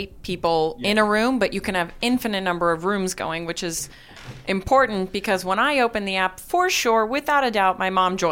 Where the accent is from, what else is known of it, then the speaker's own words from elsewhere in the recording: Alabama, United States; I think I also saw how important that community was as an sort of yeah. an outsider, particularly growing up in Alabama.